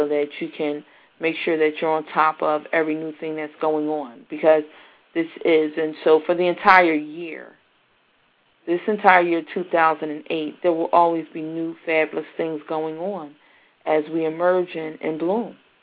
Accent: Philadelphia, Pennsylvania, United States; from Philly. Philly's in the house.

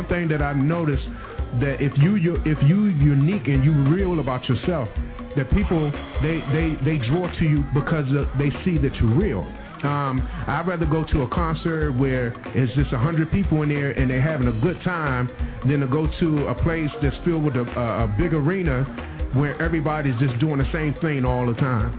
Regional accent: Washington, District of Columbia, United States; we met when we grew up in Northeast Kenilworth. So, you know, we had a little junkyard band over there.

